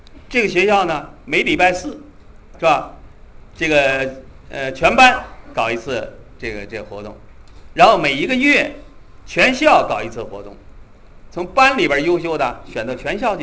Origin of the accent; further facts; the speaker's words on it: Beijing, China; also born or lived in Tianjin; 我生在天津，长在北京。北京呢，我在北京师大一附小学时候学习